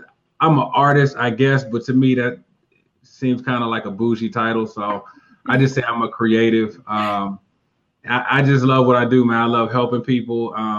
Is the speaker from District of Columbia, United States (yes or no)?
yes; Washington, District of Columbia, United States; also born or lived in Guam; I'm a native Washingtonian. I grew up here in Washington, D.C.